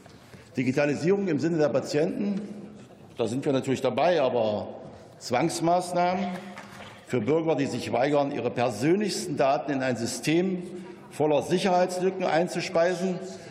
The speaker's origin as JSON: {"language": "German", "town": "Bitterfeld-Wolfen", "region": "Saxony-Anhalt", "country": "Germany", "tie": "born or raised there", "said": "Zu sehen sind Bilder aus meiner Heimatstadt Bitterfeld-Wolfen."}